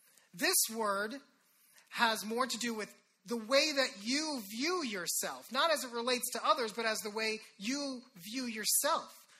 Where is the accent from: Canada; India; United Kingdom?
India; I'm Indian. I've got this huge family. Like, I've got like hundreds of cousins, I think.